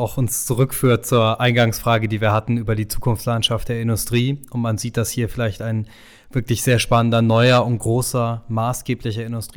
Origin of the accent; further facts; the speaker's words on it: Munich, Bavaria, Germany; dass ich für die 30er Jahre hoffe, als Münchner den Stau über den